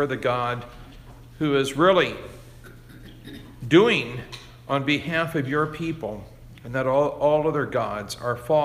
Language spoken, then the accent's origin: English; Bible Belt, United States; I grew up in the Bible Belt, and I grew up, well, I'm going to turn 70 tomorrow, so that tells you how far back it is when I was a kid.